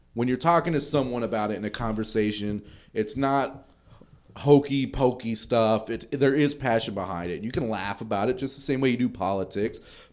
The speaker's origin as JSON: {"language": "English", "town": "Los Angeles", "region": "California", "country": "United States", "said": "You know, I'm from Los Angeles. You say things about my teams, and I'm going to get pretty upset about it"}